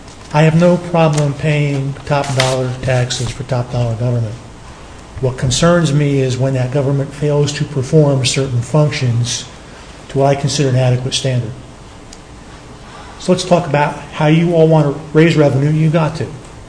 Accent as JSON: {"language": "English", "town": "Troy", "country": "United States", "said": "from Troy in the Palmyra District."}